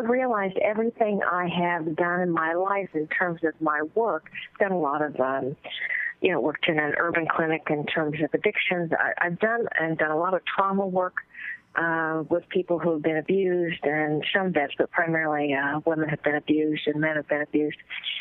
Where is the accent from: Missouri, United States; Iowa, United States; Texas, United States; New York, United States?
Texas, United States; now in Connecticut, United States; Well, I live in neighboring Connecticut. I'm originally from Texas, y'all.